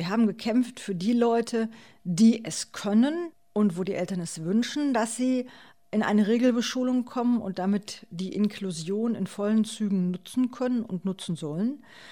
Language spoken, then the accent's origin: German; East Germany, Germany; Ich selbst bin in der ehemaligen DDR aufgewachsen